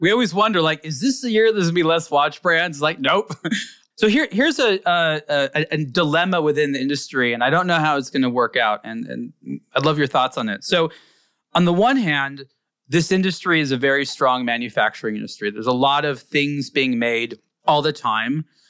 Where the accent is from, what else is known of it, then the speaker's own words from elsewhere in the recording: Los Angeles, California, United States; I think that my growing up in Los Angeles especially helped me understand this intuitively